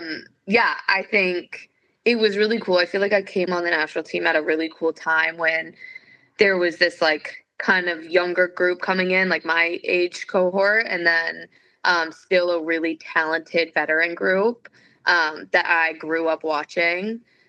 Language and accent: English; Cincinnati, Ohio, United States; I grew up in Cincinnati, went to Mount Notre Dame. All of my family's still in Cincinnati.